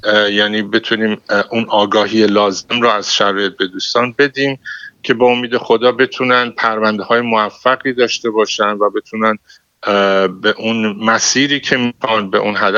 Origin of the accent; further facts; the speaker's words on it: Iran; ما هم خب به عنوان یک ایرانی وقتی خبرها رو میشنویم ناراحت میشیم